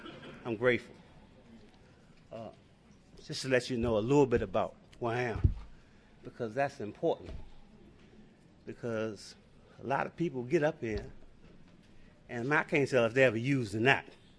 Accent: Washington, United States; and I'm out the inner city, I'm from Washington. All y'all ain't from Washington, y'all don't know me

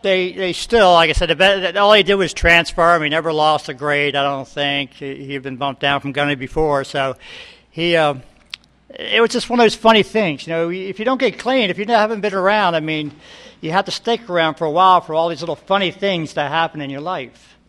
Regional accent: New Jersey, United States; There's a lot of stuff tonight that Ronnie was sharing that I was also from New Jersey, and I also started shooting dope back in the 60s

